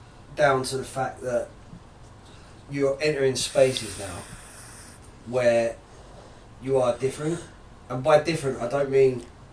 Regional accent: Enfield, London, United Kingdom; In my part of North London, in Enfield, there was a lot of Greeks, a lot of Turks.

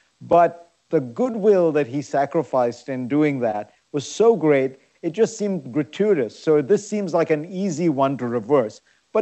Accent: India; I grew up in India, Michael, in the 1970s.

